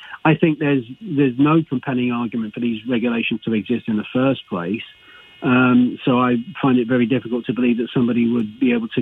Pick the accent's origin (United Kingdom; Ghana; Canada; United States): United Kingdom; England; moved away as an adult; England originally. Mm-hmm. I've been here now 7 years, and I became a citizen last summer.